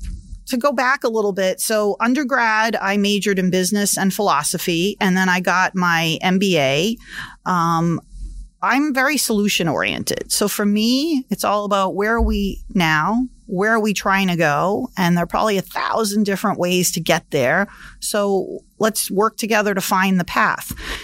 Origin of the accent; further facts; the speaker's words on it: Boston, Massachusetts, United States; moved away as an adult; Yeah, so I was born and raised actually in Boston, Massachusetts. So I was a city kid. But in 2000, my husband got a job here in South Florida. So we moved down here.